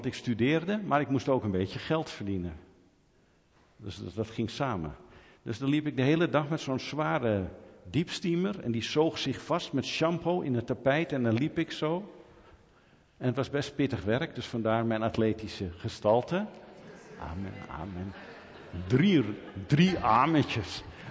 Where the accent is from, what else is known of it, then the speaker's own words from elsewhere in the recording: Netherlands; En ik zei, en ik ben een bewijs van die zegen. Want ik ben een Nederlander.